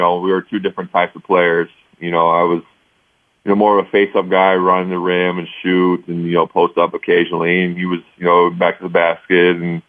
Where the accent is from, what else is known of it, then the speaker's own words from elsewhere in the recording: Ohio, United States; fulfill my commitment to Ohio State, and also being able to play in college and play in Ohio State in my hometown.